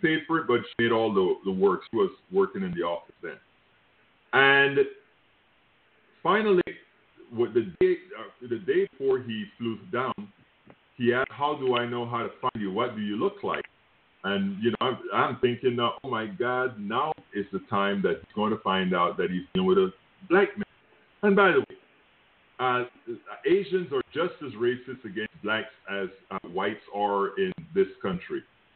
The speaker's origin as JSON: {"language": "English", "country": "Panama", "said": "All he knew is that I was from Panama."}